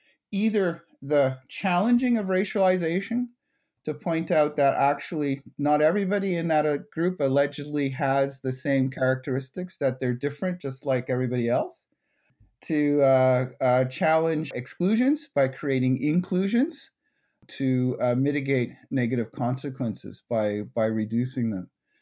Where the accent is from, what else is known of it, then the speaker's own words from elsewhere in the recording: Montreal, Quebec, Canada; I was born, the Montreal I was born and raised in, first of all, I'm English. And I grew up in Montreal